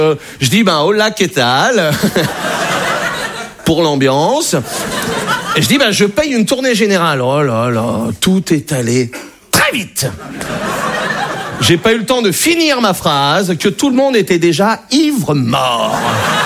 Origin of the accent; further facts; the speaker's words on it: Brittany, France; Je suis breton. Moi, j'ai été accepté en Bretagne.